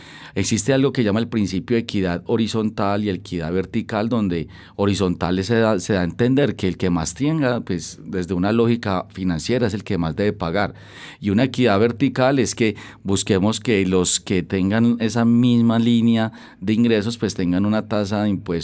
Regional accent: Colombia; de nosotros como colombianos

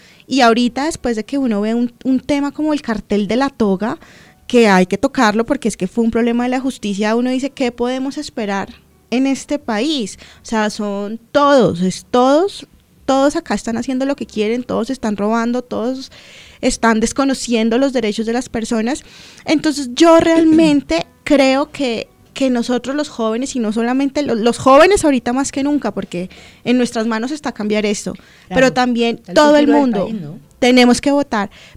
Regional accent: Colombia; que todos como colombianos seamos responsables

